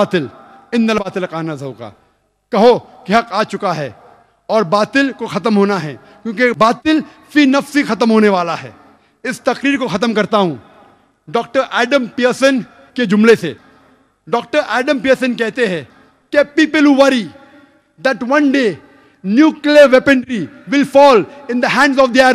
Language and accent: Hindi; India; मैं इंडियन हूं